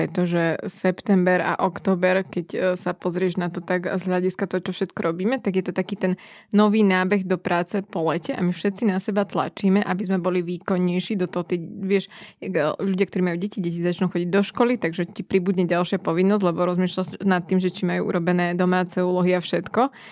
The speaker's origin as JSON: {"language": "Slovak", "town": "Nitra", "region": "Nitra Region", "country": "Slovakia", "said": "Ja som z Nitry"}